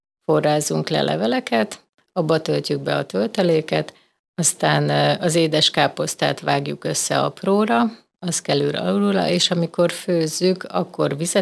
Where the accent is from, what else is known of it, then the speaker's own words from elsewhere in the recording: Újfehértó, Szabolcs-Szatmár-Bereg, Hungary; Hát mivel én Újfehértón születtem, viszonylag falu, vagyis hát most már község, ott falun azért a gyerekek elég korán be voltak fogva a házi munkába